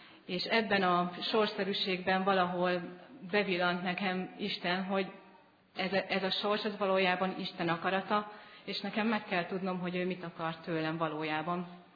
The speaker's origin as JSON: {"language": "Hungarian", "town": "Szombathely", "region": "Vas", "country": "Hungary", "tie": "born or raised there", "said": "Szombathelyen születtem, itt is nőttem föl, az egyetemi éveket pedig Sopronban töltöttem, közgazdásznak tanultam, illetve az is lettem. Alapvetően egy hiteltelen, mondjuk úgy, hogy alkalmi katolikus családban nőttem fel."}